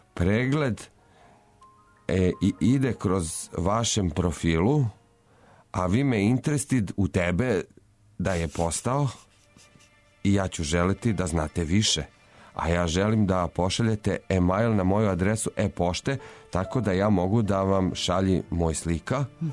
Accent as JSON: {"language": "Serbian", "region": "Belgrade", "country": "Serbia", "said": "Ja kao i mnogi drugi muškarci iz Beograda sam služio vojni rok u JNA"}